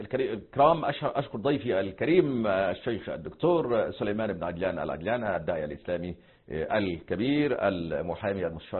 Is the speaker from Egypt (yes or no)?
yes; Egypt; هذا يعني عندنا في مصر مثلا يقول لك خاف من النقرة وقع في ضحطيرة